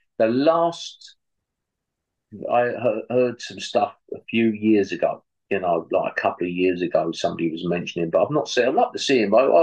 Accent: Stepney, London, United Kingdom; where I grew up in Stepney in East London.

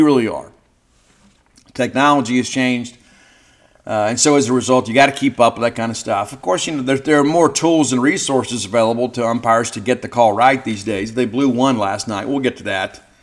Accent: Mississippi, United States; I'm from South Mississippi. I'm required to get ranch dressing on my salad. And so it is a tenet of being from the 601 that you have to use ranch dressing on everything.

